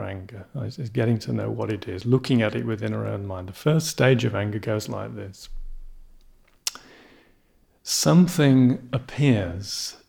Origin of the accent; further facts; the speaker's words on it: Singapore; now in Toronto, Canada; Because I come from Singapore, you know. In Singapore, you can eat your dinner off the floor.